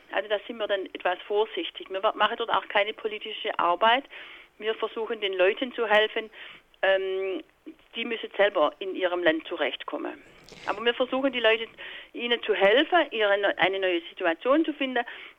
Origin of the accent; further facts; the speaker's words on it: Holzgerlingen, Baden-Württemberg, Germany; ich komme ja hier aus Holzgerlingen, das ist in Süddeutschland